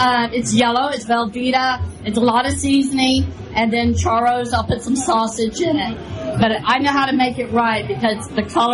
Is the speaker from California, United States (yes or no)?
no; Texas, United States; Oh, no. Hey, I'm from Texas. It's always Mexican.